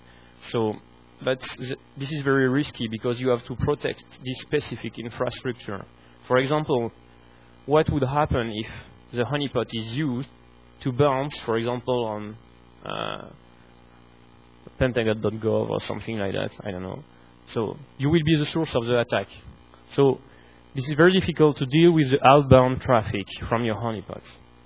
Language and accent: English; France; English is a second language; I'm coming from France, and I work for the French equivalent of the Department of Energy, U.S. Department of Energy.